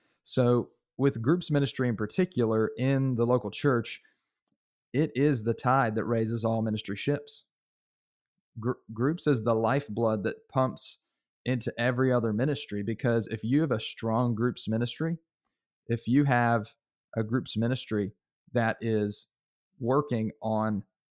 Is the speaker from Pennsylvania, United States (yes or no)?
yes; Pennsylvania, United States; I'm originally from the Northeast. I always got to lead with that because I live in Texas.